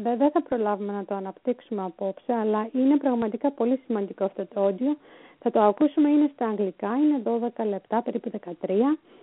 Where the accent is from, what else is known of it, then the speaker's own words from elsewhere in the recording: Greece; έτσι, όχι nationality, ότι είμαι Ελληνίδα, απλά από θέμα σεβασμού, ναι.